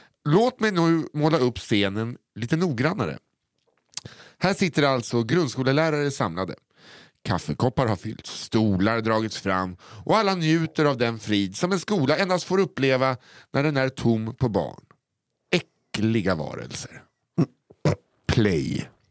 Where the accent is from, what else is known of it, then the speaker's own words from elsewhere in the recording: Norrland, Sweden; Jag är uppvuxen i Norrlands inland.